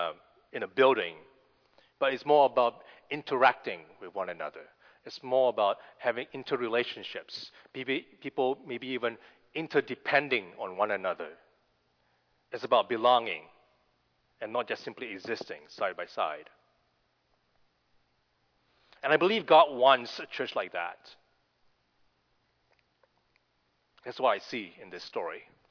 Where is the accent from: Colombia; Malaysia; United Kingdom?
Malaysia; I grew up in Malaysia, which is a multicultural country, but also a multilingual one.